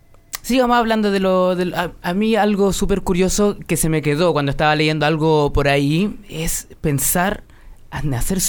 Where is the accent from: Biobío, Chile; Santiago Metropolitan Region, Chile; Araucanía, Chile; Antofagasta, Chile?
Antofagasta, Chile; Al menos yo, que soy de Antofagasta.